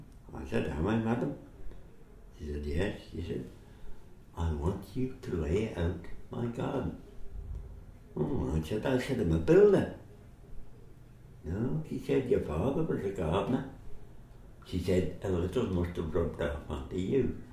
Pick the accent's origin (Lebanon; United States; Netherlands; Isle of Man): Isle of Man; Castletown; I was born and bred in Castletown, lived my 87 years on and off the island as just after the war, when there was no work here, I was obliged by necessity and poverty to work on the mainland